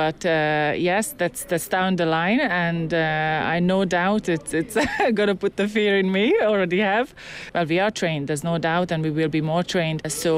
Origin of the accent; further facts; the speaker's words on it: Hungary; English is a second language; now in Crosshaven, Ireland; I come from Crosshaven, County Cork, and I'm Hungarian originally.